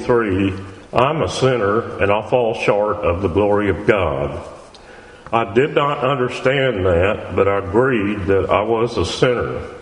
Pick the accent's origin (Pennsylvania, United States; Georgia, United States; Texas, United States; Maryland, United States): Texas, United States; Dallas; I would like to share my life's journey with you. I was born and ra